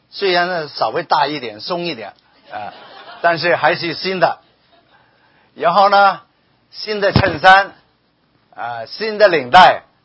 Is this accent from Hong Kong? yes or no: yes; Hong Kong; 也有我是来自香港的啊